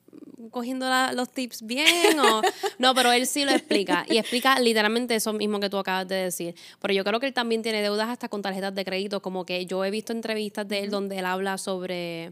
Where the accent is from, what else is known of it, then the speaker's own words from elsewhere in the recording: Puerto Rico; No sé cómo se dice su nombre, yo soy boricua, pero...